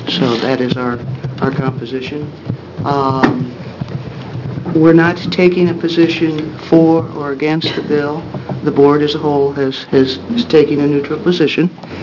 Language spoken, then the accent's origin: English; Medford, Oregon, United States; I'm currently the chair of the ACLB. I'm from Medford.